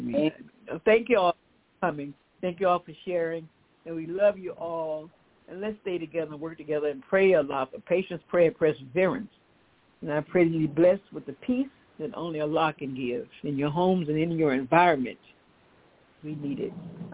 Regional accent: Newark, New Jersey, United States; now in Atlanta, United States; I come down here from New Jersey.

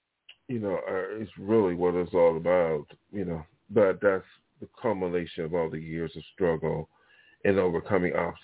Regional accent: Buffalo, New York, United States; now in Los Angeles, United States; And when I came from Buffalo, New York, to be an artist out here in Hollywood to make my dreams come true

